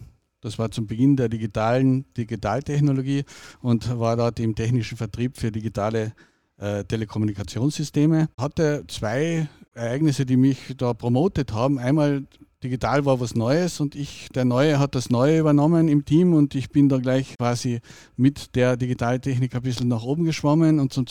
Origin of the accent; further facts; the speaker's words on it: Carinthia, Austria; ich bin 55 Jahre alt, bin aus Kärnten ursprünglich